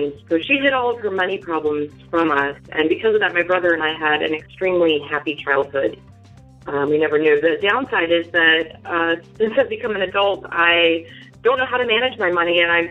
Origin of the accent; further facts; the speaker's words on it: Minneapolis, Minnesota, United States; I'm from Minneapolis. My single mom struggled a lot with money, and she never let us know.